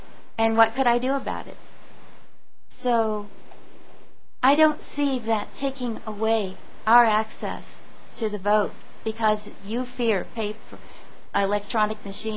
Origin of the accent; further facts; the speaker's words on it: Colorado Springs, Colorado, United States; I'm from Colorado Springs.